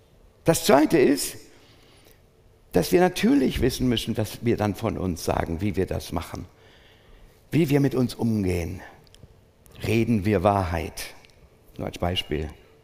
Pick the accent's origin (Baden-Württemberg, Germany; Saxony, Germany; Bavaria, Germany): Saxony, Germany; Und bei uns im Erzgebirge, da wirkt es kulturell fast wie erfunden. Ja, da wird alles geschnitzt.